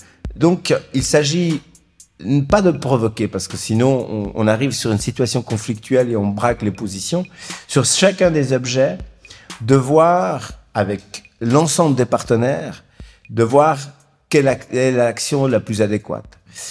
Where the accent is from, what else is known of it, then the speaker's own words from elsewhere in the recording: Spain; je viens d'un pays qui se pose ces questions, puisque je suis originaire de l'Espagne